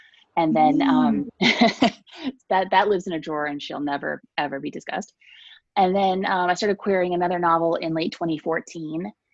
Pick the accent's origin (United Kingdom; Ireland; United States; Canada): United States; Virginia; moved away as an adult; also born or lived in Florida; I'm born and raised in Virginia, mm-hmm. and I went to Virginia Tech, go Hokies. And from there, we moved to Florida probably in the mid-90s or so.